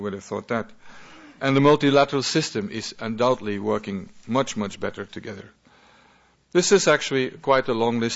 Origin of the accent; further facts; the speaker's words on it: Belgium; English is a second language; very relevant for my country, for I come from Belgium